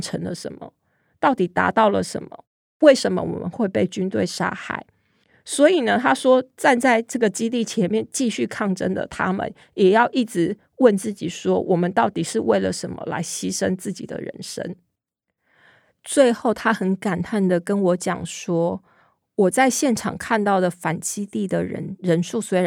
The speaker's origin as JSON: {"language": "Chinese", "country": "Taiwan", "said": "作为一个台湾人，我每次踏上济州岛"}